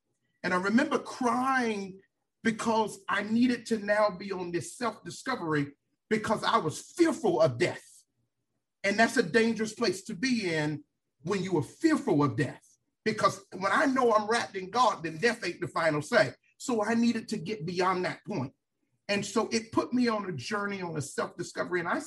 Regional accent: Miami, Florida, United States; I am from Miami, Florida. I grew up in a single parent home.

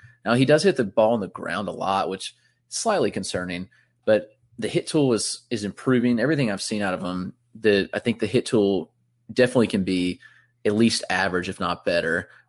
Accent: Greenville, South Carolina, United States; the Red Sox single-A team is in my hometown in Greenville, South Carolina.

